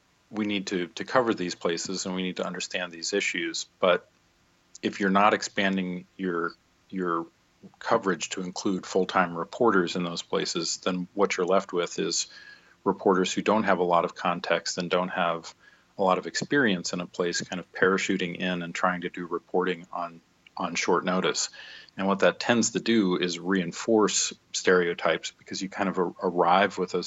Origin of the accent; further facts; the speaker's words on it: Pennsylvania, United States; now in Nebraska, United States; So I grew up in Pennsylvania, but I live in Nebraska.